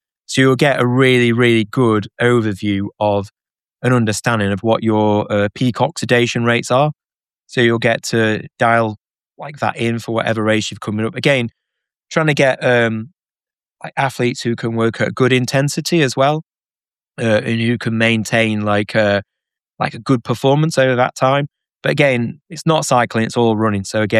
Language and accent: English; Manchester, North West England, United Kingdom; It's my hometown of Manchester.